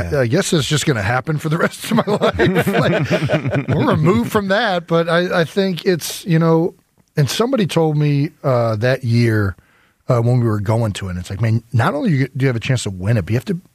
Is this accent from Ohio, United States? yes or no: yes; Cleveland, Ohio, United States; And I came from Cleveland, so we never had a Super Bowl.